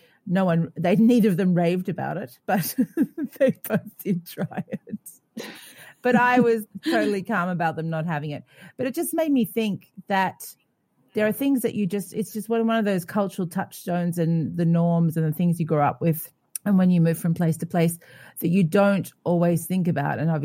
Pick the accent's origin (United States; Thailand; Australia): Australia; and I thought lamb, because I'm Australian. Australians like lamb.